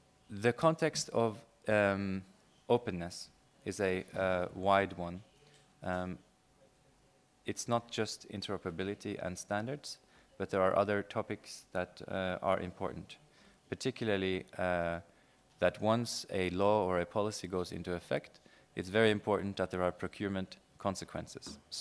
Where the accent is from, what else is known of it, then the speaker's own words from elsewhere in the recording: Norway; English is a second language; I'm Norwegian, so this is also not my my mother tongue